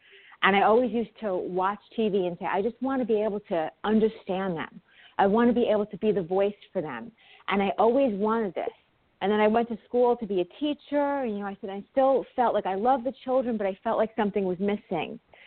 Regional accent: New York, United States; accent: New York; I hope that my New York accent doesn't get in the way, and I hope that I don't talk too fast, so if I do, just ask me to slow down, because it does, you know, the New York in me does come out.

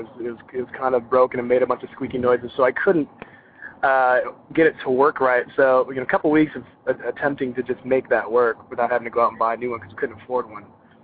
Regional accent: Iowa, United States; I grew up in Iowa. I grew up in Northeast Iowa. So next time I visit home, I'll make a trip to your talk show.

